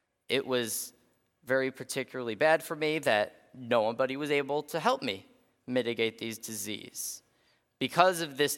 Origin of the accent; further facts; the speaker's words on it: Westmont, Illinois, United States; born there; I was born in 2004 in Westmont, Illinois, which is a suburb of Chicago.